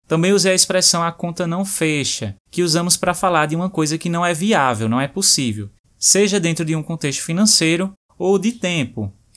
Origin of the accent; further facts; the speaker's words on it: Brazil; eu falo como nós brasileiros somos realmente muito vaidosos e damos bastante importância para a aparência física